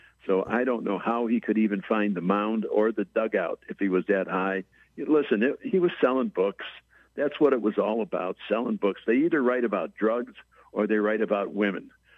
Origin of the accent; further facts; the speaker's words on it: Chicago, Illinois, United States; When I was growing up in Chicago, it seems strange, but Mickey Mantle was the iconic legend in baseball while he was a player.